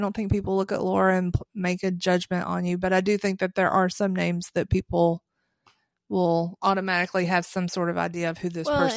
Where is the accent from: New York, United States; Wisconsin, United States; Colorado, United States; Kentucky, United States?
Kentucky, United States; Harlan; And the reason also on this subject, my dad was born and raised in Harlan, Kentucky. Mm-hmm. And so was I, born and raised in Harlan, Kentucky.